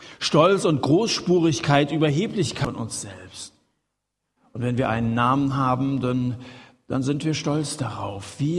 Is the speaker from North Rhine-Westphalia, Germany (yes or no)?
no; Hesse, Germany